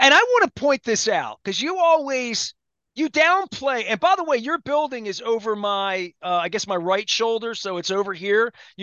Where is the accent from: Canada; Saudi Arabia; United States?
United States; Dundalk, Maryland; Listen, I grew up in Dundalk. We know this.